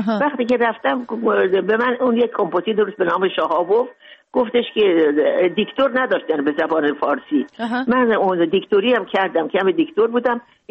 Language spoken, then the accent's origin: Persian; Mashhad, Razavi Khorasan, Iran; moved away as an adult; also born or lived in Moscow; now in Tajikistan; بزرگ شدم در مشهد، درس خوندم، بزرگ شدم.